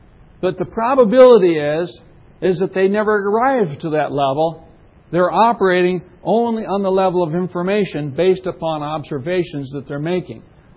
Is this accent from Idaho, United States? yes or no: yes; Idaho, United States; You know, I came from Idaho, growing potatoes.